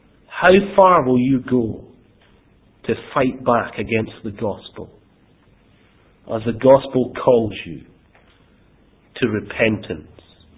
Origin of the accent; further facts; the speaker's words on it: Glasgow, Scotland, United Kingdom; I grew up in Glasgow, and it can be quite an aggressive place.